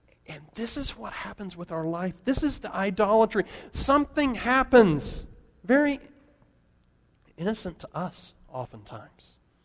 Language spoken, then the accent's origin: English; Colorado, United States; I grew up in Colorado. Some of you know that.